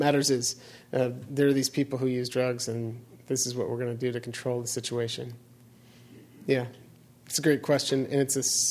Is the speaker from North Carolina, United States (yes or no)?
no; Coffeyville, Kansas, United States; Let's say Anna lived in a different town let's say Indiana, my hometown, Coffeyville, Kansas. And she didn't have, in the early 2000s, there was no heroin in my hometown, none.